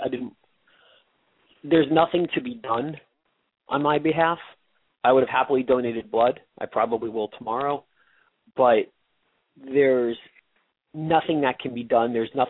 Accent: New York, United States; also born or lived in Washington, D.C.; I'm from the New York vicinity, and so when 9/11 hit, I had people in the New York City not knowing where they were working, where they were living

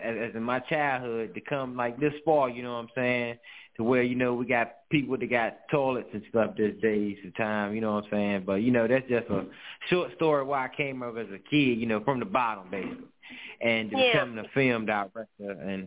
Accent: Clover, Virginia, United States; also born or lived in South Boston; I came from South Boston, Virginia, originated. I grew up in Clover, Virginia, small town out in Virginia.

